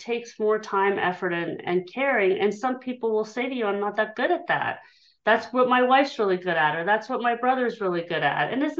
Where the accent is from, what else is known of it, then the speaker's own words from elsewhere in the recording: Hershey, Pennsylvania, United States; Well, I'm speaking from the Philadelphia area in Pennsylvania, and I am originally from Hershey, Pennsylvania. So I just headed a little more east to land, but so I've always lived in PA.